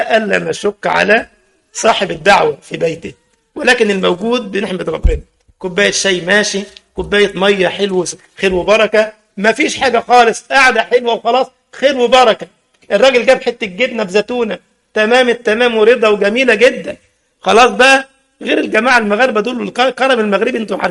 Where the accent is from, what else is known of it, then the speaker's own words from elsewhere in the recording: Egypt; خلاص احنا عندنا في مصر يقولك الجودة بالموجودة